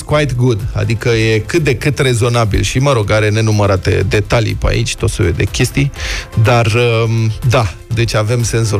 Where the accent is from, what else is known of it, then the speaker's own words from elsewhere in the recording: Bucharest, Romania; E orașul în care am crescut și din care m-am mutat acum câțiva ani, dar se simte, imediat simți.